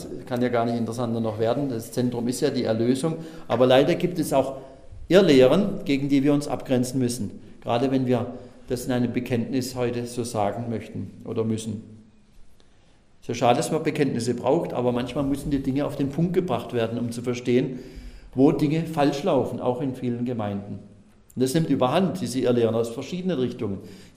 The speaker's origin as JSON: {"language": "German", "region": "Southern Germany", "country": "Germany", "said": "Ich kenne das sehr gut, weil bei uns in Süddeutschland das sehr, sehr verbreitet ist."}